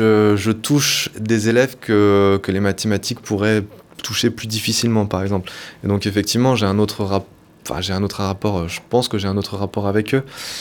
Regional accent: Auray, Brittany, France; also born or lived in Vannes; Moi, je suis breton. Je suis breton, et par contre, j'étais surtout sur la côte sud. Je suis né à Vannes, et j'ai vécu toute ma jeunesse à Auray, et j'ai migré vers le centre Bretagne.

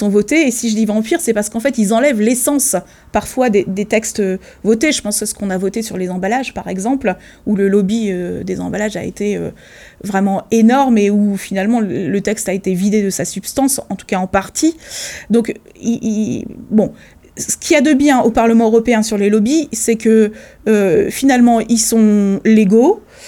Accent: Pontivy, Brittany, France; Moi, je viens de Pontivy

